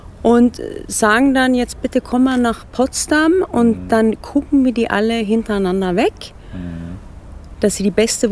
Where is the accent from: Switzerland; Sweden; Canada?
Sweden; musste man damals auch als Schwede, als eine Arbeitsgenehmigung haben.